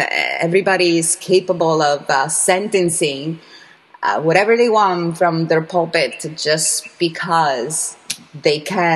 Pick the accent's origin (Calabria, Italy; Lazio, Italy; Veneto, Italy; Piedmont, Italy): Veneto, Italy; I am originally from Italy, from Veneto specifically, which got really hit super hard right at the top of it all.